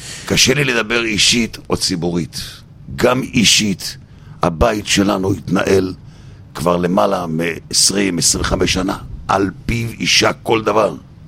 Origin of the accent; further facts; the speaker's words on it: Jerusalem, Jerusalem District, Israel; אני ירושלמי